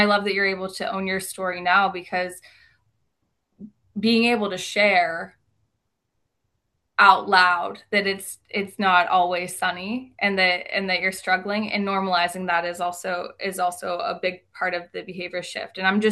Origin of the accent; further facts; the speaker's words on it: Appalachia, United States; I grew up in a pretty depressed area myself, and you know, very rural Appalachian background.